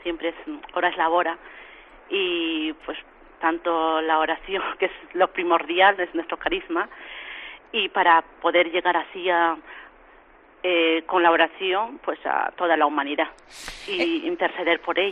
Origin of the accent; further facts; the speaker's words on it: Peru; esta comunidad es la mayoría, somos peruanas